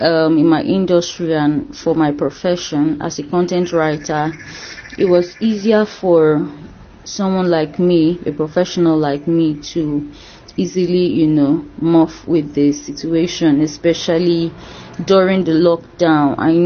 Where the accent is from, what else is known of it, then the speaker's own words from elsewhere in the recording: Delta, Nigeria; now in Lagos, Nigeria; I am from Delta State, but I reside in Lagos State, Nigeria.